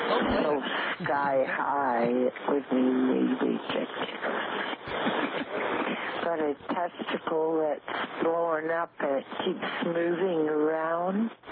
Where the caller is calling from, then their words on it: Ontario, Canada; I'm not being arrogant. I'm calling from Ontario.